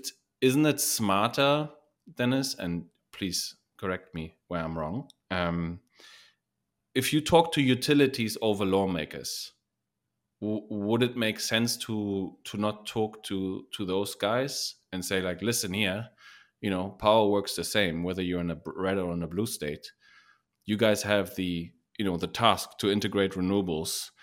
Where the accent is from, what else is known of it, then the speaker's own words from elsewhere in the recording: Germany; English is a second language; Yeah, I mean, Germany, my home country, likes to sell Bitcoin currently